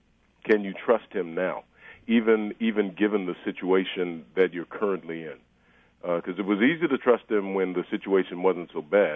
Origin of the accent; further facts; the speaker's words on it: Washington, District of Columbia, United States; the church I grew up in Washington, D.C.